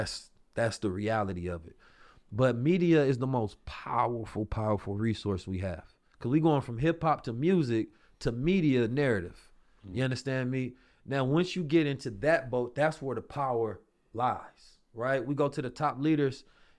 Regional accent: Oakland, California, United States; I'm from Oakland

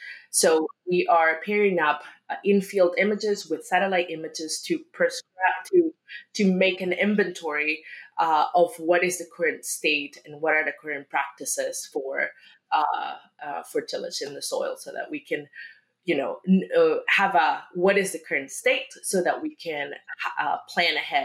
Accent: Peru; English is a second language; now in United States; I'm originally from Peru, then master's in and bachelor's in Mississippi State, Texas A&M, and now Duke, and then North Carolina State University.

